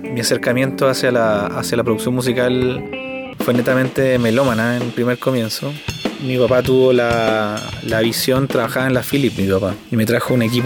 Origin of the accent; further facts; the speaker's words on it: La Cisterna, Santiago Metropolitan Region, Chile; also born or lived in San Miguel; Y yo soy de Gran Avenida, de La Cisterna y de San Miguel. Viví una parte de mi niñez en La Cisterna y otra en Gran Avenida.